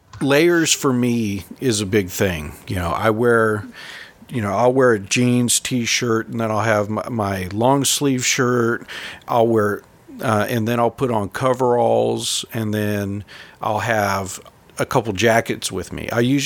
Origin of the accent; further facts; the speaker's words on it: California, United States; I grew up in California, and a lot of people go to the desert thinking, oh, it's the desert.